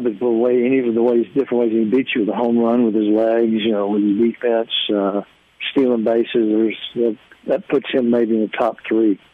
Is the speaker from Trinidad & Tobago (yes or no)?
no; Houston, Texas, United States; because I'm from Houston. I used to sell popcorn at the Astrodome during Astro games